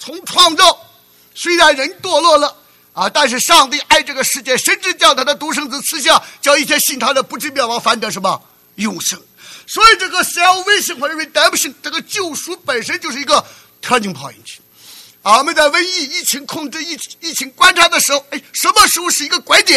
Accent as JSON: {"language": "Chinese", "country": "China", "said": "而耶稣讲的最重的一个话，我们中国人最不容易接受的是，我父做工到如今我也做工。"}